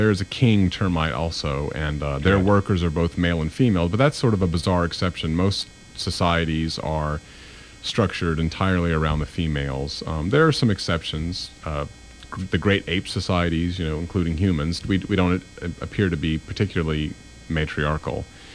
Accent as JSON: {"language": "English", "region": "the South", "country": "United States", "tie": "born or raised there", "said": "I grew up in the South, and people refer to cicadas as locusts there."}